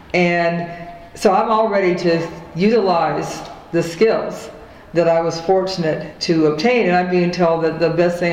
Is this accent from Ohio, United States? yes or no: yes; Cleveland, Ohio, United States; also born or lived in Chicago; I was involved in the civil rights movement in the early 1960s as a teenager, growing up in Cleveland, Ohio.